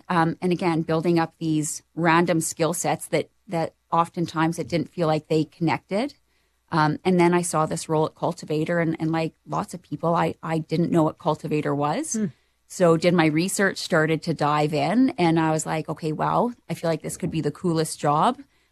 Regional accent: Saskatchewan, Canada; I am from Saskatchewan and you see the prairies everywhere

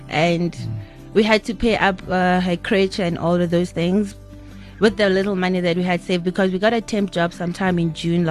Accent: Rustenburg, North West, South Africa; Okay, we are from Rustenburg.

